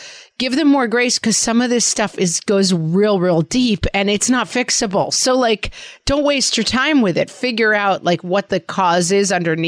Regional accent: New York, United States; accent: New York; I have, you know, my New York accent people don't like.

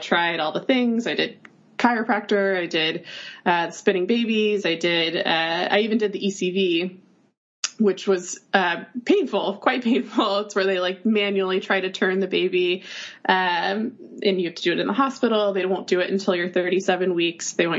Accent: North Carolina, United States; now in New York, United States; I've been in New York for almost 4 years now. I am from North Carolina originally, and even when I lived in North Carolina, just really felt like I was destined to be a New Yorker.

